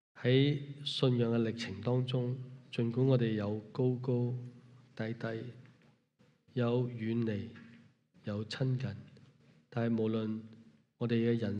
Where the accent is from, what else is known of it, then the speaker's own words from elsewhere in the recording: Hong Kong; 我们香港人或者中国人有句说话